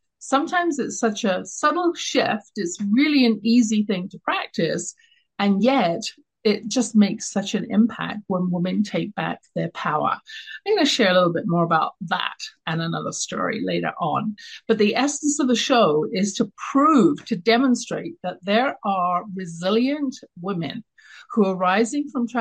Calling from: Calgary, Alberta, Canada; I'm dialing in from Calgary, Alberta in Canada

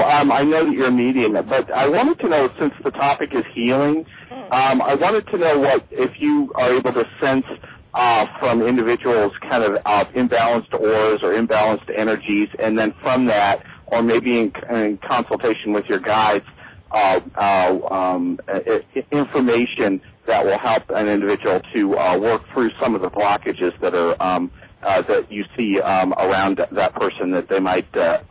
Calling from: Denver, Colorado, United States; I'm calling from Denver, Colorado.

